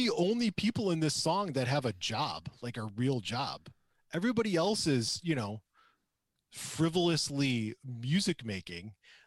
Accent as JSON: {"language": "English", "town": "Traverse City", "region": "Michigan", "country": "United States", "said": "I'm from Traverse City, and I don't know anything about fruit trees."}